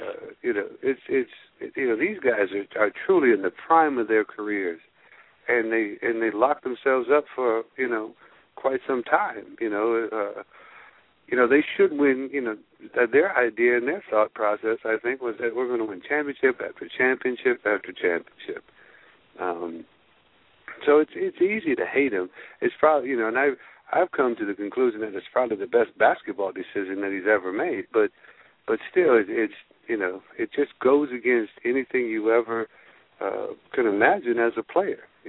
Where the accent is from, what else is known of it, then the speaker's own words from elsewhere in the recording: Ann Arbor, Michigan, United States; But growing up in Ann Arbor, you didn't act like you were a Badger, you know.